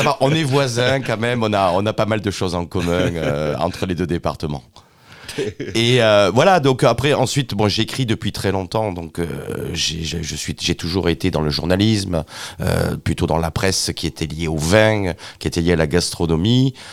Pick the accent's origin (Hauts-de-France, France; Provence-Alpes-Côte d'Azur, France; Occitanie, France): Occitanie, France; Saint-Martin-de-Vers; J'avais 5-6 ans quand je me suis retrouvé à côté de la Bastide Murat, dans ce village qui s'appelle Saint-Martin-de-Vers. Mes grands-parents avaient une maison